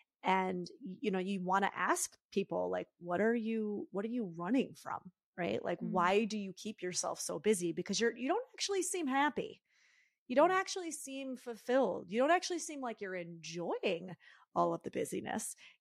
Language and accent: English; Northeast, United States; You know, I'm from the Northeast. I still have that like New Yorker kind of energy in me.